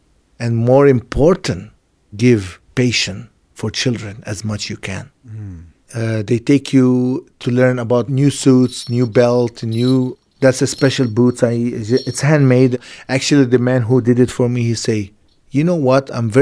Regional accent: Jerusalem, Palestine; English is a second language; I'm from Jerusalem, from the old city of Jerusalem. My family live here more than 900 years.

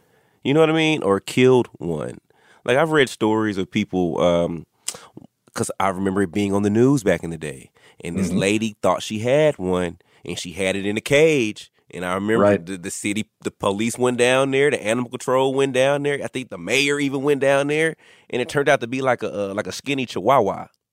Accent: Texas, United States; Like I said, I'm from Texas. My grandmother lived in West Texas.

